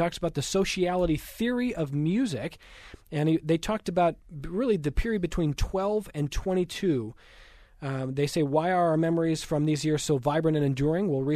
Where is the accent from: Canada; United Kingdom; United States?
United States; Cleveland, Ohio; But I grew up in Cleveland, and at Municipal Stadium, 80,000 people stood on chairs to try to get a look